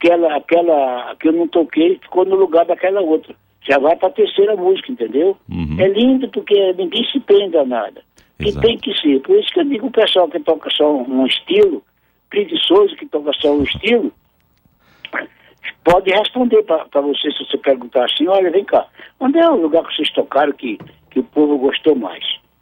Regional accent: Lagoa da Canoa, Alagoas, Brazil; born there; desde a minha Lagoa da Canoa, da onde eu pisei, de onde eu nasci. Lagoa da Canoa e Olho d'Água da Canoa.

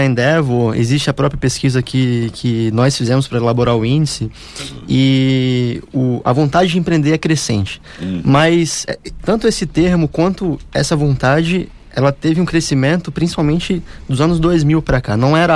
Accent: Boa Vista, Roraima, Brazil; born there; now in São Paulo, Brazil; Eu, particularmente, sou um brasileiro privilegiado culturalmente, pois nasci em Boa Vista, Roraima. Uhum. Então, conheço a região norte. Meu pai é potiguar e minha mãe gaúcha. E agora estou em São Paulo

